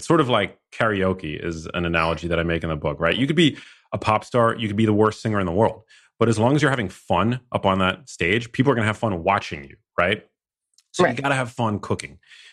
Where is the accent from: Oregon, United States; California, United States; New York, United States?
New York, United States; New York City; because I grew up in New York City, as I mentioned, and I went to school in Miami.